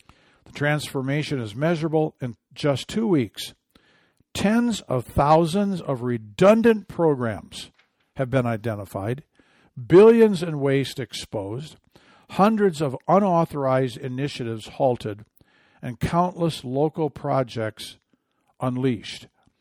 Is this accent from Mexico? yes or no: no; Michigan, United States; water purified in Michigan, my home state